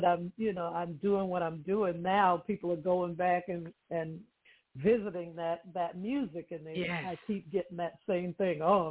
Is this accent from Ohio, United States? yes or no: no; Boston, Massachusetts, United States; I'm from Boston, Massachusetts, first of all.